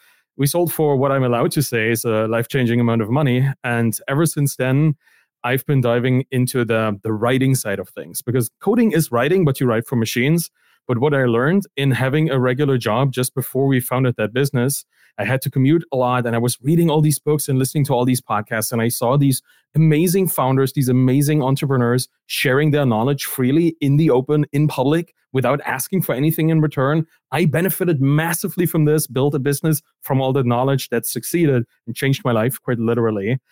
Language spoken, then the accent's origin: English; East Germany, Germany; I come from East Germany. That's kind of where I grew up, and it took us a while to get technology there.